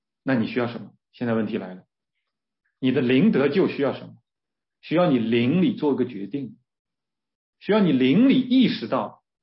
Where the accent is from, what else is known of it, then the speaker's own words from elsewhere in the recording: China; 我们中国人特别喜欢修啊，修行啊。